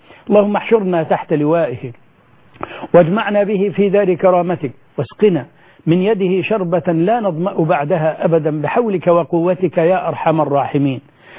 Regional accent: Egypt; بلدنا مصر

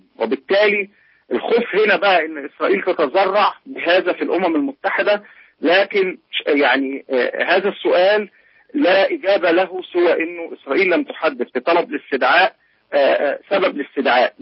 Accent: Egypt; لنا جميعا كمصريين

